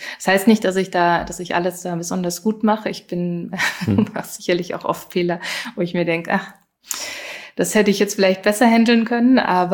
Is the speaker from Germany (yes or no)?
yes; Germany; ursprünglich bin ich ja aus Deutschland und ich bin schon auch eher ein direkter Mensch.